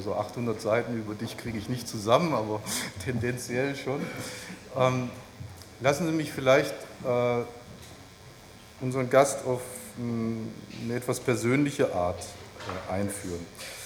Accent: North Rhine-Westphalia, Germany; Ich bin im Ruhrgebiet geboren und dann las ich diese Zeilen und traf immer wieder auf den Dialekt, mit dem ich zumindest meine ersten Lebensjahre verbracht habe

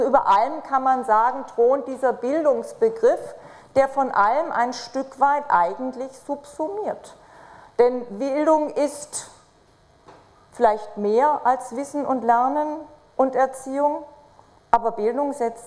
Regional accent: Baden-Württemberg, Germany; ich komme aus Schwaben

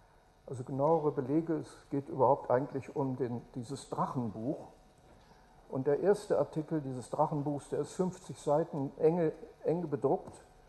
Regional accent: North Rhine-Westphalia, Germany; wir kommen aus dem Ruhrgebiet, wir wissen, was Arbeit heißt.

